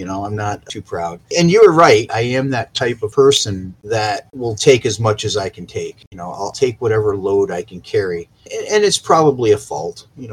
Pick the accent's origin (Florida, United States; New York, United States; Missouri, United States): New York, United States; now in Wisconsin, United States; There's a couple of funny stories being a New Yorker moving out here. And everybody asks me why I talk funny.